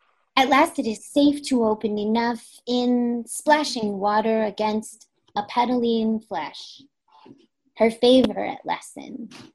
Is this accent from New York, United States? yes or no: no; Anchorage, Alaska, United States; born there; I was born in Alaska, Anchorage, Alaska.